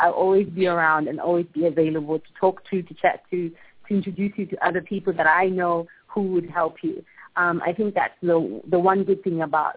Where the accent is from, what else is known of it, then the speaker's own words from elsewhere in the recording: Zambia; born there; I'm a Zambian. I was born in Zambia, and that's my right. I can live here, and I should be able to live here.